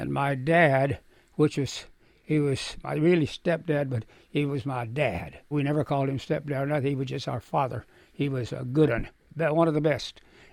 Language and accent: English; Shafter, California, United States; also born or lived in Maud, Oklahoma; I was born in Maud, Oklahoma, 1923, and I grew up 8 years there, and then we moved to Shafter, lived there for 50 years.